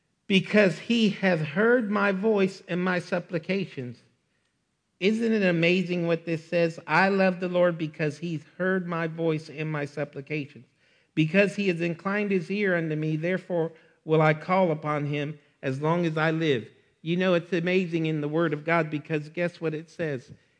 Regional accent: United States; Now listen, I'm American, and I'm a patriot, and I love my country.

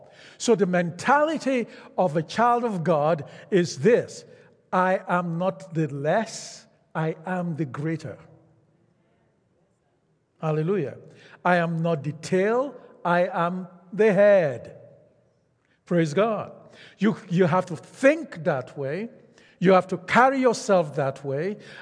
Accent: Nigeria; now in Canada; Yes, I still am Nigerian. Yes, I'm still Canadian. Yes, I'm still all of that in the natural.

